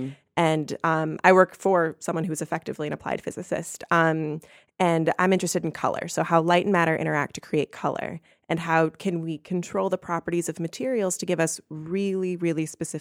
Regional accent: Illinois, United States; No, I grew up just outside Chicago.

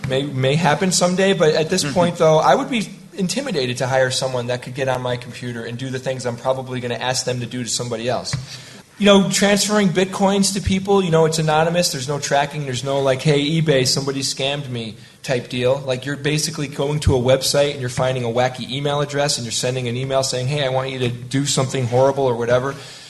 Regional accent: United States; You know, I'm from the United States, and maybe a lot of people in the U.S. aren't using it.

